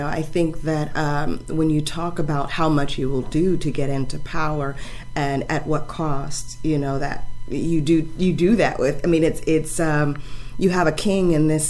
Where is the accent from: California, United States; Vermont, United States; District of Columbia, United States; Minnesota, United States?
District of Columbia, United States; Washington; I grew up in Washington, D.C.